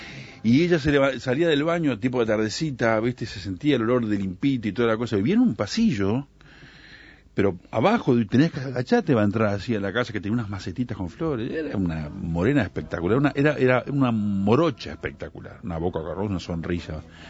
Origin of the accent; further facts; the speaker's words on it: Montevideo, Uruguay; Yo no soy carioca, no soy baiano, soy de Montevideo.